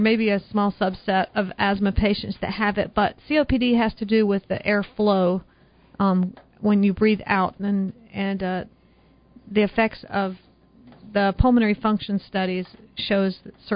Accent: North Carolina, United States; accent: Southern; moved away; Yep, I moved to Michigan from North Carolina 16 years ago, and I've been in Michigan a long time, but I still like the snow.

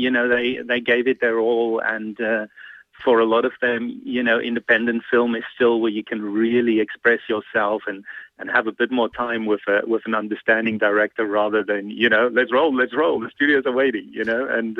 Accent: South Africa; accent: South African; moved away as an adult; also born or lived in London; now in United States; I am from South Africa. That's right. I spent 15 years in London, but it hasn't tempered my slightly South African accent.

